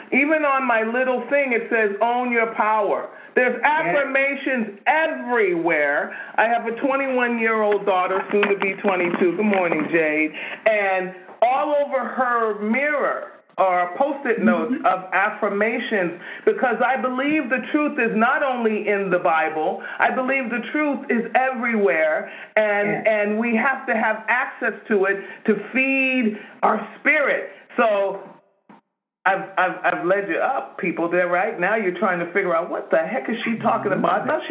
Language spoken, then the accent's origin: English; New York, United States; accent: New York; My New York accent does that just like GQ principal.